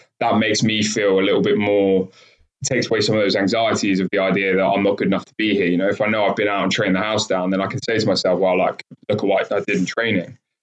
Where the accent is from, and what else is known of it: Chertsey, South East England, United Kingdom; born or raised there; also born or lived in Kingston